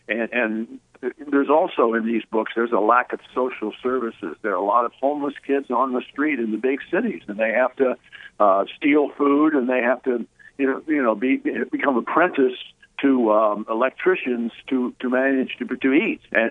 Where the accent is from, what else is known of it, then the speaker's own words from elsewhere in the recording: Columbus, Ohio, United States; because I was a radio person in Columbus, Ohio, and went to Ohio State, you know, my hometown, right?